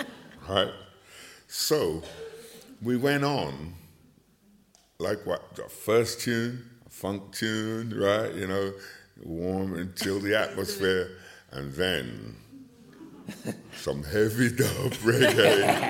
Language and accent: English; Barbados; Right, and I'm from Barbados.